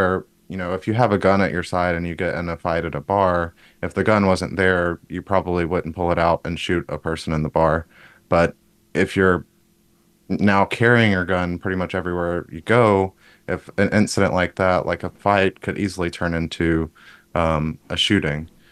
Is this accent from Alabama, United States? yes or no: yes; Alabama, United States; You know, I'm from Alabama and I live in New York now.